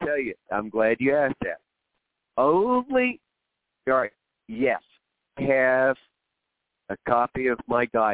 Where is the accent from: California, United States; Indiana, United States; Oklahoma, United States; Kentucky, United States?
Oklahoma, United States; And I worked with a Native American, you know, in growing up in Oklahoma.